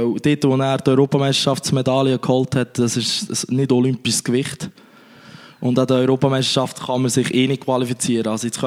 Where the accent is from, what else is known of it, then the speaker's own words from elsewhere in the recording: Lucerne, Switzerland; Ich bin auch ein bisschen an der Fasnacht gesehen, natürlich als Luzerner.